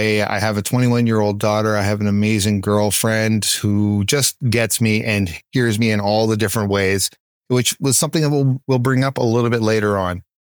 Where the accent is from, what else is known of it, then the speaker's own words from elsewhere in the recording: Canada; If you haven't figured out, I'm a Canadian.